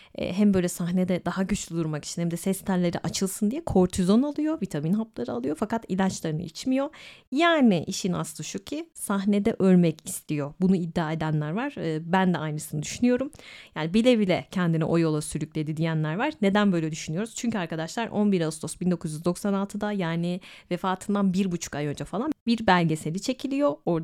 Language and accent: Turkish; İzmir, Turkey; Her İzmirlinin … 'le bir anısı vardır, biliyorsunuz ben de İzmirliyim.